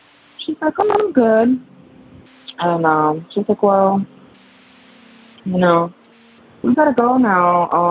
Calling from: Connecticut, United States; Hi, Tony and friends. … I'm calling from Connecticut.

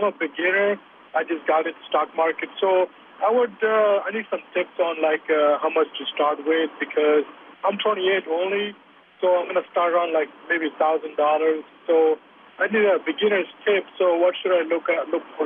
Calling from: Hercules, California, United States; from Hercules, California, and I just found out your station.

